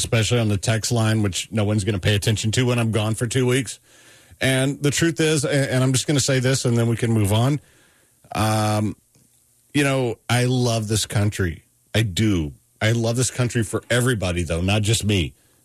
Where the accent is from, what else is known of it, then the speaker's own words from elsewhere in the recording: United States; It's not going to happen because I'm an American. I love this country